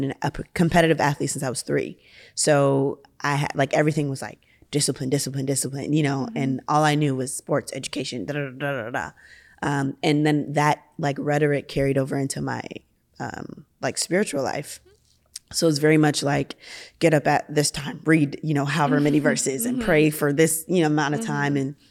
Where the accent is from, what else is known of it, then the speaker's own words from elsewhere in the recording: Nigeria; So I'm Nigerian. So I grew up in a Nigerian church.